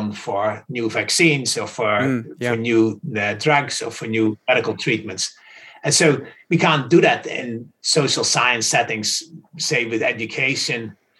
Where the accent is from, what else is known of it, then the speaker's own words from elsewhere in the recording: Netherlands; When I was in high school, I grew up in the Netherlands.